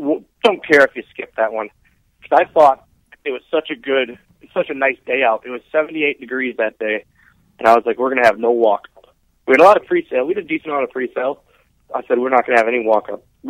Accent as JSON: {"language": "English", "town": "Oshkosh", "region": "Wisconsin", "country": "United States", "tie": "born or raised there", "said": "Like, there's not much more in Oshkosh, and I never want to go anywhere else. This is my hometown. This is where I'm born and raised."}